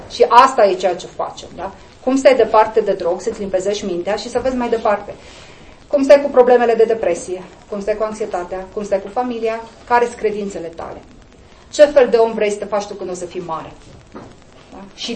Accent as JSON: {"language": "Romanian", "region": "Bucovina", "country": "Romania", "tie": "born or raised there", "said": "eu vin din Bucovina, am crescut foarte aproape de biserică."}